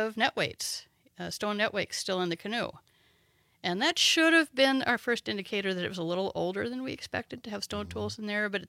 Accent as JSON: {"language": "English", "region": "the Ozarks", "country": "United States", "tie": "born or raised there", "said": "So grew up, if my accent may betray, in the Ozark Mountains. So I'm a little bit"}